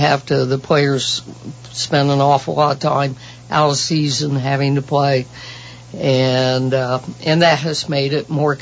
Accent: Columbus, Ohio, United States; I grew up in Columbus, and, you know, I was in high school from 65 to 68, and we had teams, and we played other schools in Columbus

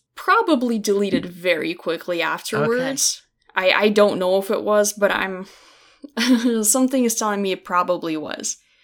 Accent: Brooklyn, New York, United States; I don't know. I grew up in Brooklyn, right?

